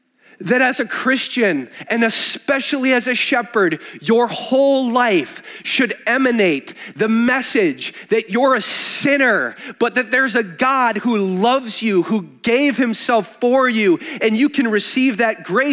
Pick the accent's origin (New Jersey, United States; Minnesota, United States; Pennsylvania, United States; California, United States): Minnesota, United States; Minneapolis; You know, growing up in Minneapolis, a bunch of Scandinavians.